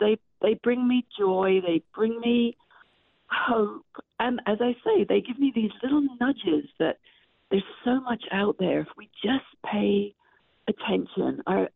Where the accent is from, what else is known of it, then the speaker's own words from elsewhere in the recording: Torquay, South West England, United Kingdom; now in River Falls, United States; I grew up in Torquay, and when you're writing about the coastal path, you know, I'm right there with you. I'm like you, I love the sea, and I'm in River Falls, Wisconsin